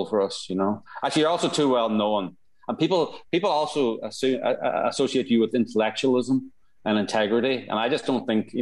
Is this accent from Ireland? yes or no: yes; Ireland; … and I, as people can probably hear, we're Irish. We can't be making fun of addicts because alcoholism is our national sport.